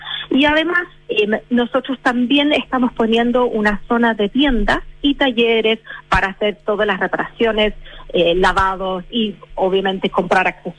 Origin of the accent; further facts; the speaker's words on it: England, United Kingdom; Spanish is a second language; Soy inglesa.